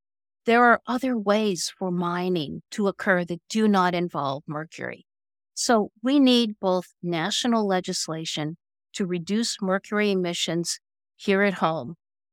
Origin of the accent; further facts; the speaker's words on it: Midwest, United States; And I grew up in the Midwest, which isn't known for its natural areas.